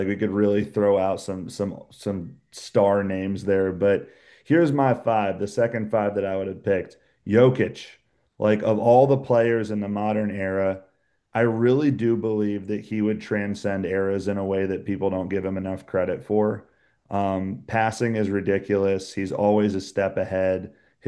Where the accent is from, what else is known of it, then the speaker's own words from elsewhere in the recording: Washington, District of Columbia, United States; So I was actually growing up in Washington, D.C., amidst the rise of Gilbert Arenas. That's where I finished high school